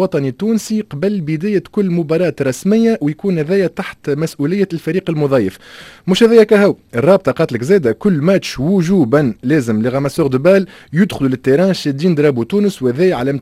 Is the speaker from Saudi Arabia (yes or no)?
no; Palestine; وانا من فلسطين